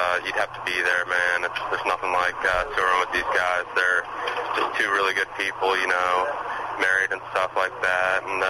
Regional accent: Kansas, United States; I had a local, I'm from Kansas, had a local bass player

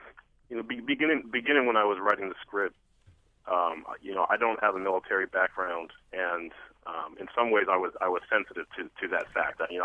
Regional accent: Portland, Oregon, United States; Yeah, it's my hometown.

